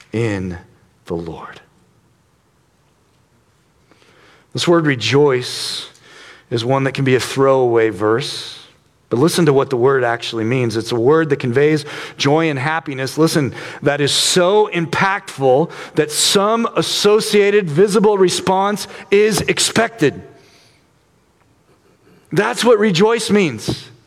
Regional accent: Missouri, United States; Growing up in Missouri, I was always told that Arkansas is like where you don't want to live.

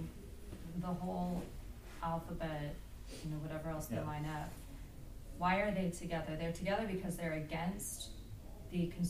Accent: Burbank, California, United States; I knew a handful of people growing up, because I grew up in Burbank, California

